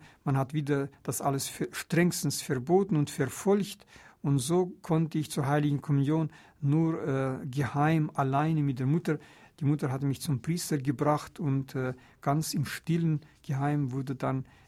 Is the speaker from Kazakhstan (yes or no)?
yes; Karaganda, Karaganda Region, Kazakhstan; German is a second language; Und Karaganda, meine Heimatstadt in Kasachstan